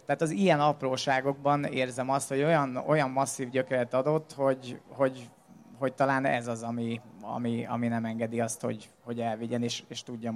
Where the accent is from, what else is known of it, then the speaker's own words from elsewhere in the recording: Monor, Pest, Hungary; also born or lived in Budapest; hogy monori vagyok, egy ilyen 15 évre felköltöztem Budapestre, amikor a főiskolát kezdtem, meg amikor a zenei karrier beindult, és aztán megismerkedtem a feleségemmel, és aztán visszaköltöztünk monóra